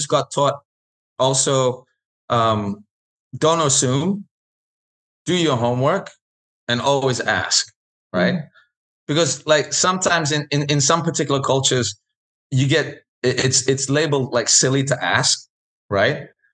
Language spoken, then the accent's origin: English; Sydney, New South Wales, Australia; Like growing up in Sydney, right?